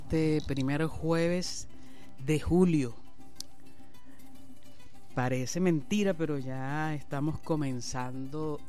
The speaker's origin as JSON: {"language": "Spanish", "country": "Venezuela", "said": "en el caso de nosotros, de nuestro país, el ser venezolano."}